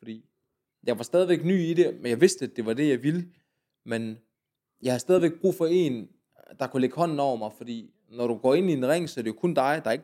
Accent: Jutland, Denmark; da jeg er fra Jylland oprindeligt

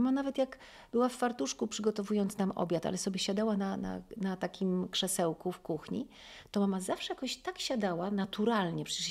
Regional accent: Wrocław, Lower Silesian Voivodeship, Poland; Moja mama w ogóle była, bo myśmy się wychowali, urodziliśmy się we Wrocławiu.

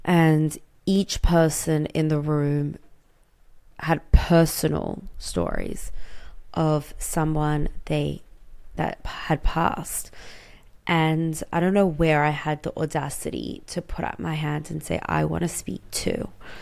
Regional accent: Sydney, New South Wales, Australia; I grew up in Sydney

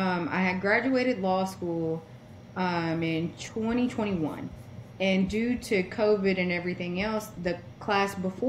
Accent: Versailles, Kentucky, United States; Yeah, so I am originally from Versailles, Kentucky, Woodford County, where they make Woodford Reserve.

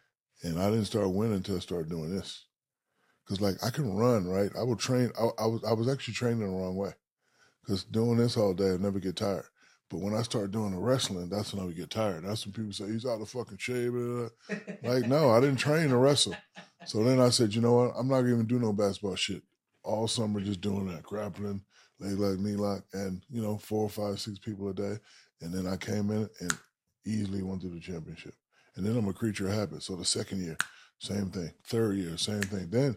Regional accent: Newark, New Jersey, United States; So I'm from Newark, New Jersey. Father was a drill sergeant.

